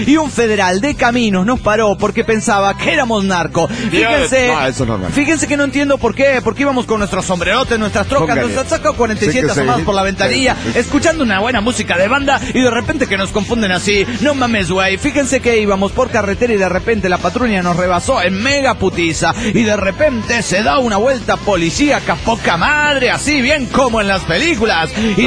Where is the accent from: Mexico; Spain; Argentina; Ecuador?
Mexico; Tuxtepec, Oaxaca; Me fui a mi tierra, la hermosa ciudad Tuxtepec, Oaxaca.